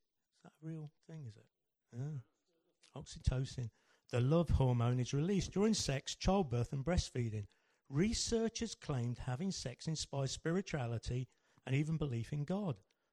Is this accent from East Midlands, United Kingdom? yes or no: yes; Hinckley, East Midlands, United Kingdom; now in Milton Keynes, United Kingdom; I come from Milton Keynes, but actually I'm originally born in Hinckley, commonly affectionately known to me as Stinkley. And, you know, I was born and brought up in the same council house there.